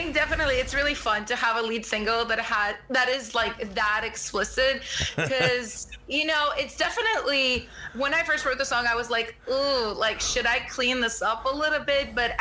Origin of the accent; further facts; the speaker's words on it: Russia; English is a second language; I'm actually originally from Russia